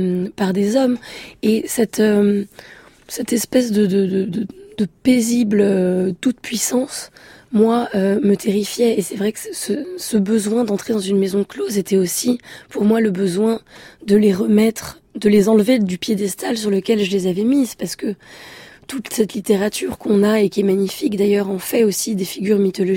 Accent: France; moi, je vais en sortir parce que je suis écrivain et aussi parce que je suis française

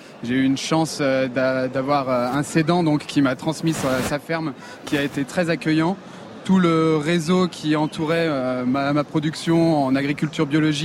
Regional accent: Auvergne-Rhône-Alpes, France; Je venais de l'Ain, dans le Bugey.

